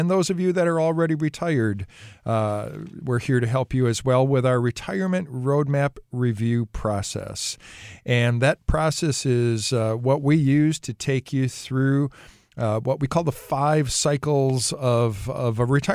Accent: Wisconsin, United States; I come from Wisconsin.

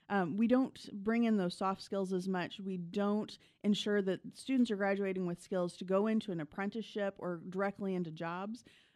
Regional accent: Illinois, United States; But thankfully, I come from a rural background. I grew up in Jersey and Macoupin County, and I'm a proud FFA nerd.

